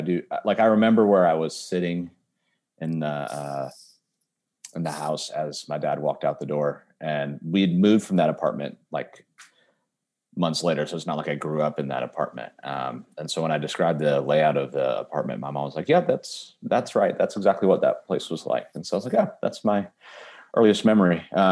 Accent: Rochester, New York, United States; so I was raised in Rochester, New York. It's a town on Lake Ontario, about an hour east of Buffalo, New York.

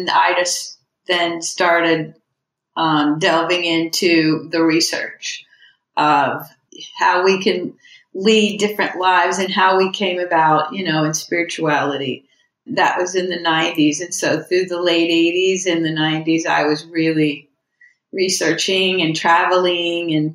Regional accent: Florida, United States; Sure. I grew up in Florida, and I've always been involved in the arts and creative writing and writing.

